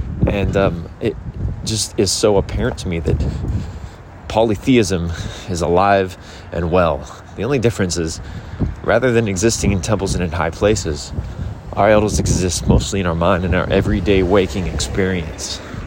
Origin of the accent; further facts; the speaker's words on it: Philadelphia, Pennsylvania, United States; I grew up in Philadelphia and went to a church called New Life Presbyterian.